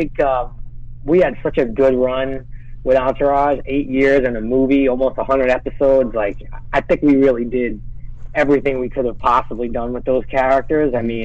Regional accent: Brooklyn, New York, United States; I grew up in Brooklyn, and we had some similar interests

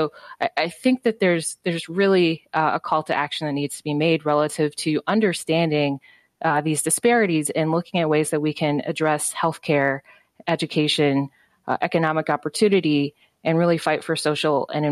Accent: Detroit, Michigan, United States; now in Chicago, United States; You know, I'm an African American woman, and I actually, I'm from Detroit, Michigan, although I live in Chicago now.

